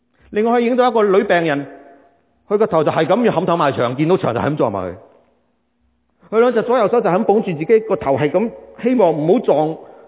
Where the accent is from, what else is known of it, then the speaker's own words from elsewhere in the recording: Hong Kong; 你又嚟自越南，我嚟自香港，我睇嘢都唔同。